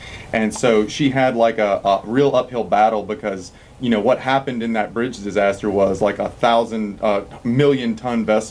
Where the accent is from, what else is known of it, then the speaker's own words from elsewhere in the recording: California, United States; Michigan or I'm from California.